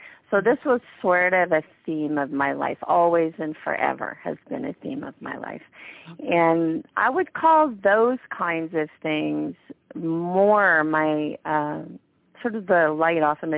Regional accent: Manitoba, Canada; also born or lived in Calgary; I, began up there in the north and spent most of my childhood in Manitoba, where they really close to Winnipeg, so it was freezing a lot of the time.

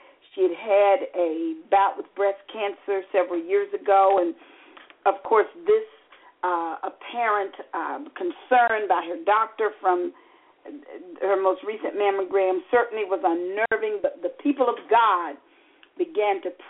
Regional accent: Graceville, Florida, United States; a woman from my hometown of Graceville, Florida, is very, very ill.

